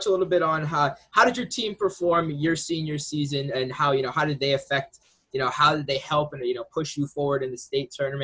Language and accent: English; Pennsylvania, United States; Yeah, I'm from Pennsylvania, so it's pretty much the same here, you know.